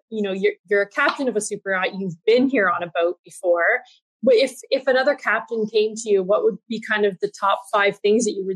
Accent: Canada; I don't know what it is about being Canadian

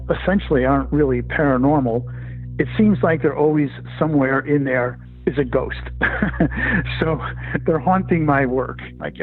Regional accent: Connecticut, United States; born or raised there

